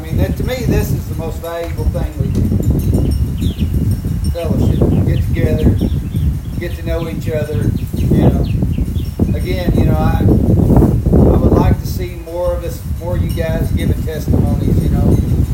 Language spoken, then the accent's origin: English; Arizona, United States; You know, I grew up in Arizona, so I'm kind of familiar with the Mormon church.